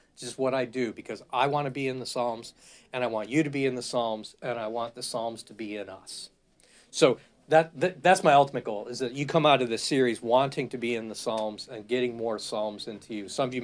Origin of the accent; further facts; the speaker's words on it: Wales, United Kingdom; I'm not Dutch, I'm Welsh